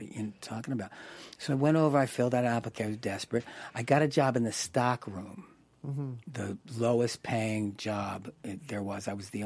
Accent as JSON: {"language": "English", "town": "Philadelphia", "region": "Pennsylvania", "country": "United States", "said": "you know, I'm from Philly, let's get it going."}